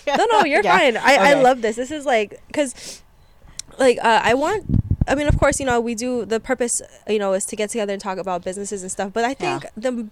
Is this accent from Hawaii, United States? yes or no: yes; Hawaii, United States; You know, like growing up in Hawaii, oh, I'm so shame.